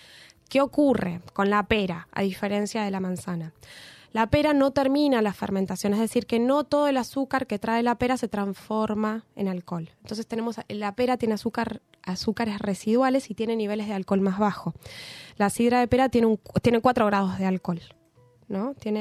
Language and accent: Spanish; Bariloche, Río Negro, Argentina; Bueno, nosotros somos de Bariloche.